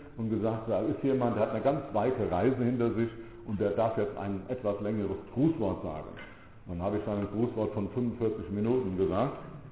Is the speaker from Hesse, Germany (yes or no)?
yes; Dillenburg, Hesse, Germany; Ich komme aus Dillenburg, das ist eine ganz kleine Stadt im Hessischen.